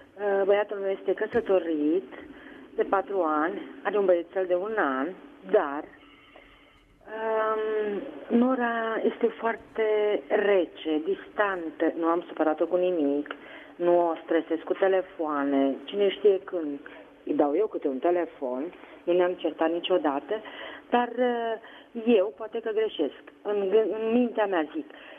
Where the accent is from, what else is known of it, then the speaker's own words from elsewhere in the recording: Târgoviște, Dâmbovița, Romania; din Târgoviște.